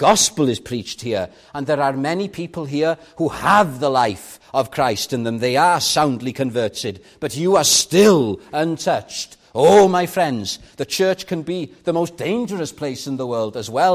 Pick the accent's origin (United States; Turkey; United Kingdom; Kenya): United Kingdom; Llandudno, Wales; let me tell you about a church in my hometown in Llandudno on the high streets.